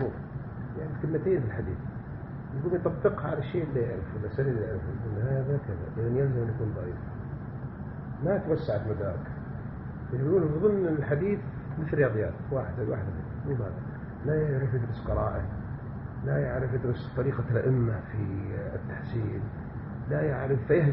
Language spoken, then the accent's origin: Arabic; south, Saudi Arabia; وانتشر عندنا بالجنوب في المملكة في البلاد هناك